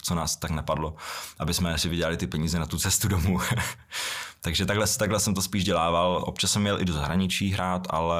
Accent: Brno, South Moravian Region, Czechia; Já teda jsem byl Brňák

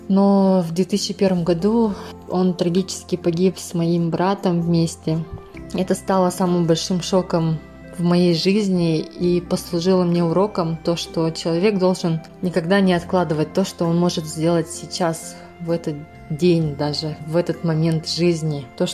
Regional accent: Vtoroy Khomustakh, Sakha Republic, Russia; now in Birobidzhan, Russia; родом из села Второй Хумстах Намского улуса. Я родилась в очень большой творческой семье … самой младшей дочерью.

